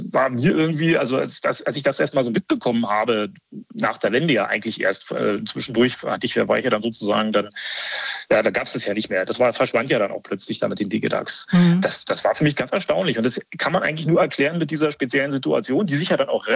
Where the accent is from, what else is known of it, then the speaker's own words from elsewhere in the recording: Altlandsberg, Brandenburg, Germany; meine Eltern öfter umgezogen waren und ich dann sozusagen ab 1969 groß geworden bin in Alt-Landsberg. Das ist so ein Stückchen bei Berlin